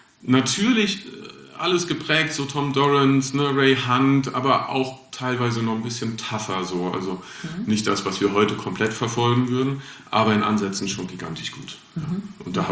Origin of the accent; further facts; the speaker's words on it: Rhineland-Palatinate, Germany; aufgewachsen bin ich in einem ziemlich kleinen Dorf mit 6 Häusern, hier um die Ecke zwischen Elkhausen und Katzwinkel, Richtung Wissen ist das.